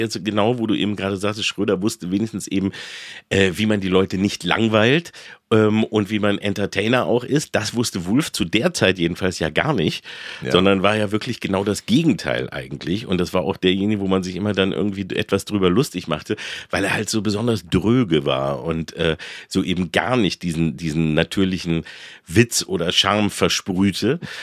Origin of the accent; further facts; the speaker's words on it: Hannover, Lower Saxony, Germany; also born or lived in Engelbostel; Da bin ich geboren worden in Engelbostel und dann aber Hannover.